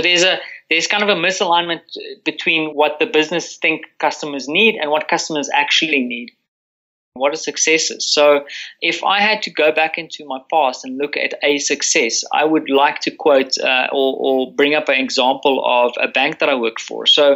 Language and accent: English; South Africa; now in Warsaw, Poland; I'm a South African currently working in Warsaw, Poland.